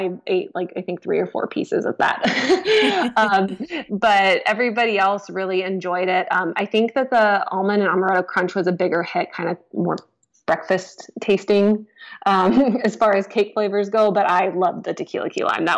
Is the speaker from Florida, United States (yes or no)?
yes; Florida, United States; But I grew up in Florida. I'm like, no, the heat will be fine.